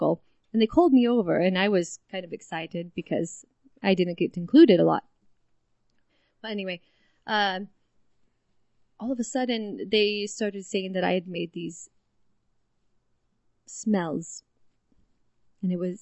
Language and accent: English; England, United Kingdom; I'm from England.